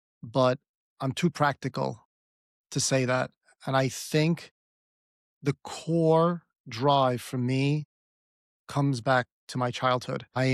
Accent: Brooklyn, New York, United States; I grew up in Brooklyn, and I think one of the formative experiences for me is my dad was an immigrant

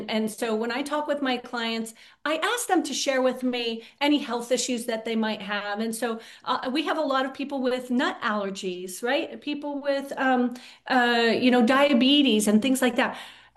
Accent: San Diego, California, United States; I grew up in San Diego, and at one point I was 21.

